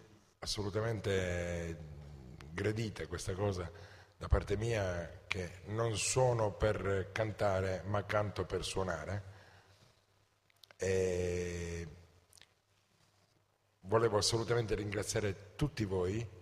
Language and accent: Italian; Nicosia, Sicily, Italy; Io invece sono di Nicosia in Sicilia.